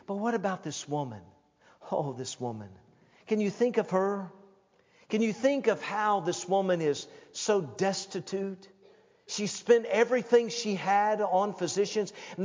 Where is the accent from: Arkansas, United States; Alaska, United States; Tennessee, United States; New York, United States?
Tennessee, United States; Knoxville; Oh, I went to church growing up in Knoxville, Tennessee.